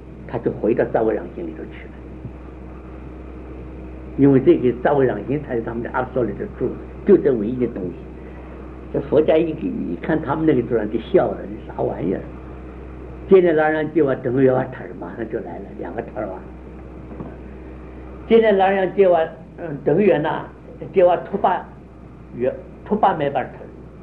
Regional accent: China; 我们中国人叫什么？要体会

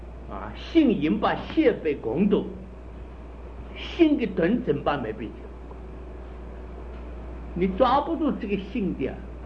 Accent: China; 我们中国人骂人，你是人不是人啊？

